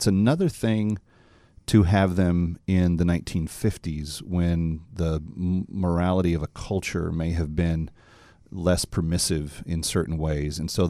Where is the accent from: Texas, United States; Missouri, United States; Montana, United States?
Texas, United States; Actually, I think we have some territory, at least in common, because I grew up in the Dallas-Fort Worth area.